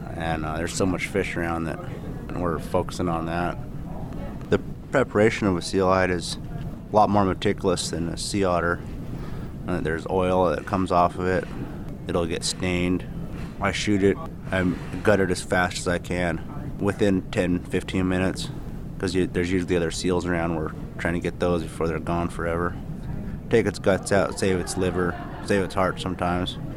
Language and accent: English; Yakutat, Alaska, United States; I grew up in Yakutat, Alaska. I'm 33 years old now. I've been out of the state several times, spent winters in Washington, Utah, Hawaii, but I always find myself back in Alaska.